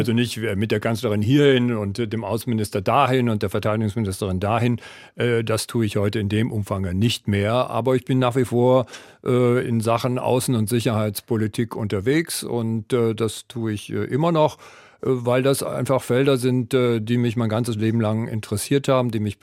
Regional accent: Rhineland-Palatinate, Germany; hier bei Ihnen sein durfte in meiner alten Heimat. In Rheinland-Pfalz

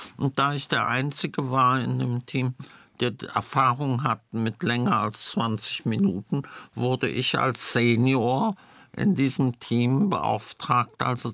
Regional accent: Frankfurt, Hesse, Germany; born there; Ich bin ja nur zufällig in Frankfurt geboren.

